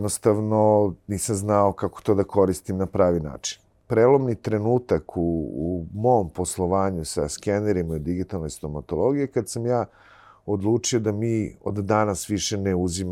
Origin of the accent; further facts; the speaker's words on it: Pristina, Pristina District, Kosovo; moved away as an adult; now in Belgrade, Serbia; Osnovne studije sam završio u Prištini, ja sam rođen u Prištini, tamo sam živeo, završio sve škole i fakultet, nakon čega sam došao u Beograd na specijalizaciju